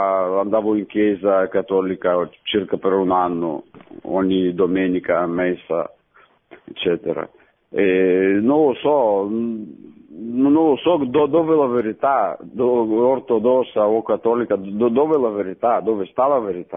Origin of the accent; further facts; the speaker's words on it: Ukraine; Italian is a second language; now in Italy; Sono ucraino, ma abito qua da parecchio tempo in Italia.